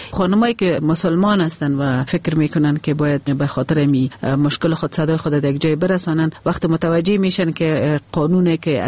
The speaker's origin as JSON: {"language": "Persian", "country": "Afghanistan", "said": "ما افغان هستیم،"}